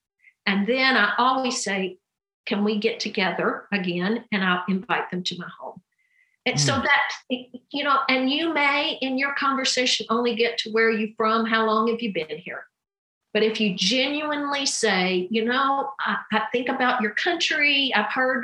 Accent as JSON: {"language": "English", "country": "United States", "said": "But I'm from America."}